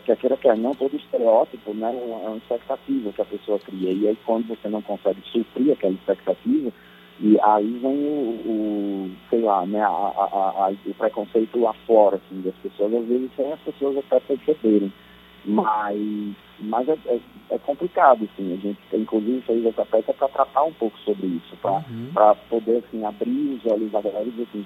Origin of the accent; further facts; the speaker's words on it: Natal, Rio Grande do Norte, Brazil; born there; eu sou nordestino, sou nascido, né, em Natal